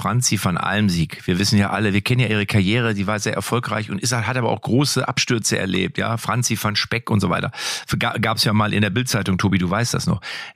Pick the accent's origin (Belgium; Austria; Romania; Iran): Romania; German is a second language; now in Germany; aus Rumänien bin ich rübergezogen nach Deutschland